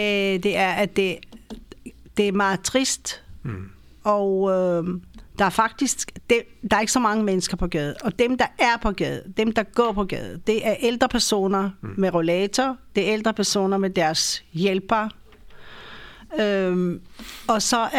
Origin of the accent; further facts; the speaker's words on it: Israel; jeg kommer også fra Israel, og du kommer ja. Også, da vi boede i Israel